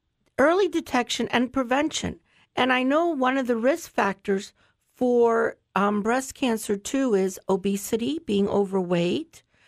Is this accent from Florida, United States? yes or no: yes; Florida, United States; Well, I grew up in Charlotte County here my whole life, and I remember when 41 was a two-lane road.